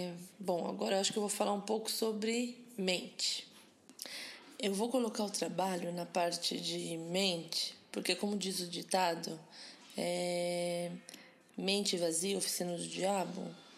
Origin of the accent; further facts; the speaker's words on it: Rio Claro, São Paulo, Brazil; born there; also born or lived in São Manuel / Ribeirão Preto; Que eu sou brasileira, nasci numa cidade pequena do interior de São Paulo, chamada Rio Claro. Mudei várias vezes durante minha infância de cidade, por causa do trabalho do meu pai. Já morei em São Manuel, já morei em Ribeirão Preto.